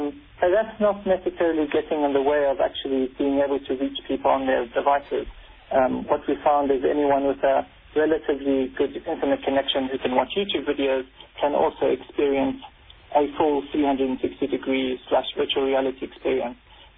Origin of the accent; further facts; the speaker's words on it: South Africa; I am a South African Palestinian, and really great to be back in South Africa.